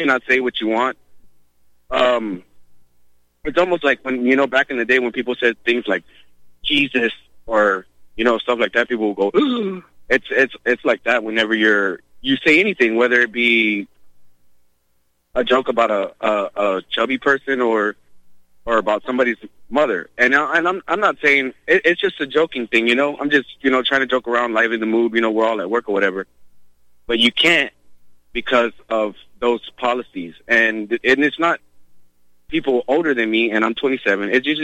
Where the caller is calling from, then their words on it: Texas, United States; I'm from Texas, so I live here in the States.